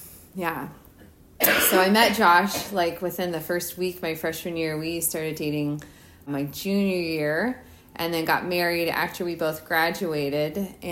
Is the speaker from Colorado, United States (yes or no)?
yes; Sterling, Colorado, United States; I grew up in Northeast Colorado, Sterling, Colorado, tiny town.